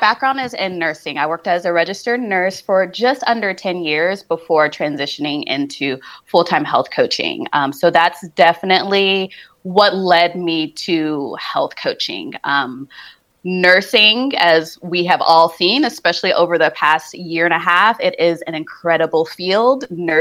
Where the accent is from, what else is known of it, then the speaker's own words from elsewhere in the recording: New Jersey, United States; born there; also born or lived in New York / Florida / California; now in Asheville, United States; I was born in New Jersey. So I'm a Jersey girl by birth. I grew up in New Jersey, New York, Florida, and California before made my way to Western North Carolina.